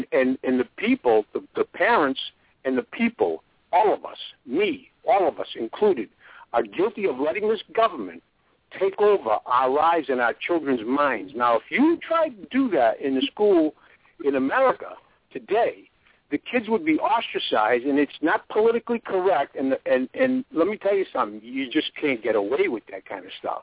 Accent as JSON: {"language": "English", "country": "United States", "said": "I say the things I say because I'm an American and I love my country."}